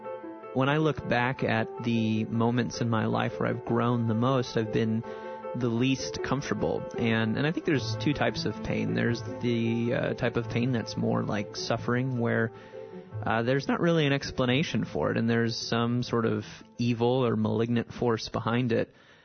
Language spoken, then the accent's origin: English; Illinois, United States; I grew up in the Midwest and grew up in rural Illinois and just wasn't really acquainted with urban poverty.